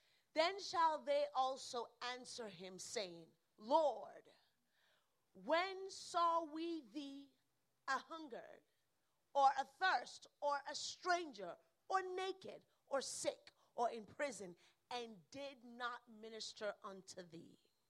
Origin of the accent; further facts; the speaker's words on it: New York, United States; You know, I'm from New York, and some of these individuals, it is a profession.